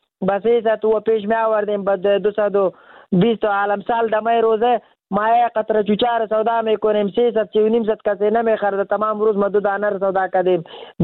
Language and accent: Persian; Afghanistan; چیست که تولید وطن خودم از افغانه خودم هم ظالم است